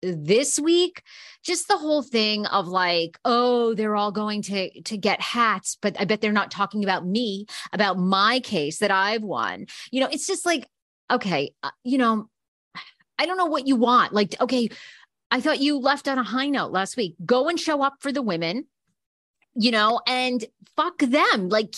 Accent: Maine, United States; I'm from Maine. All right. That's also bumfuck nowhere.

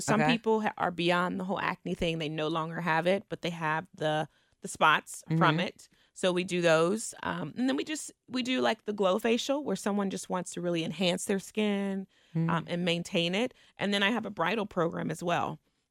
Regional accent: Cincinnati, Ohio, United States; I grew up in Kennedy Heights.

